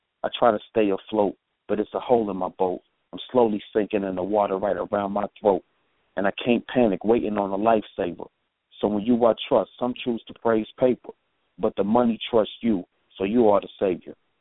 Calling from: Cincinnati, Ohio, United States; Going under chemist, coming from Cincinnati this afternoon, this evening.

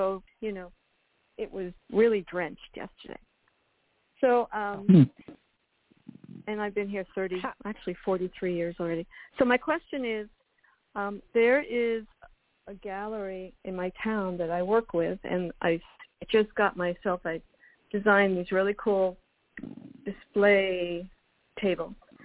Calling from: Miami, Florida, United States; Miami, Florida.

